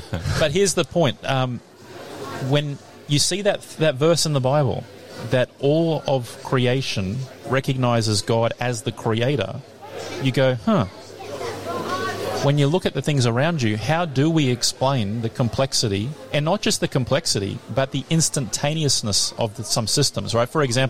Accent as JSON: {"language": "English", "country": "Australia", "said": "So you're sitting here as an Australian in our secularness."}